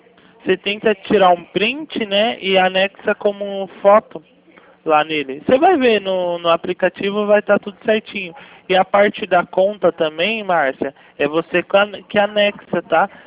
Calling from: São Paulo, Brazil; É que eu falo do 011.

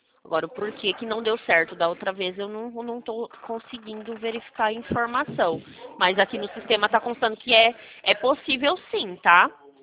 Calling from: Sumaré, São Paulo, Brazil; Nós somos aqui de São Paulo. É, na verdade, somos de Sumaré, do interior de São Paulo, tá? É uma cidade do interior de São Paulo.

